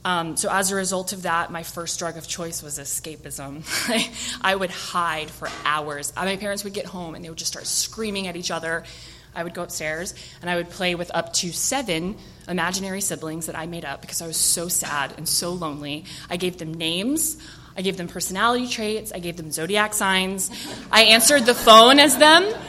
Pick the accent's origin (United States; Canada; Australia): United States; North Carolina; now in San Diego, United States; So I'm originally from North Carolina, not from San Diego. I was born in the country, like barefoot in the woods country, born and raised.